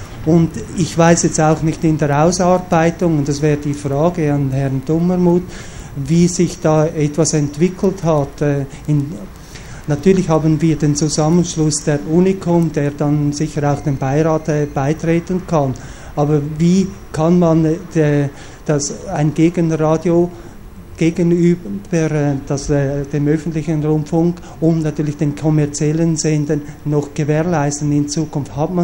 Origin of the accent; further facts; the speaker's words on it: Switzerland; ich komme auch aus der Schweiz von Radio Rabe.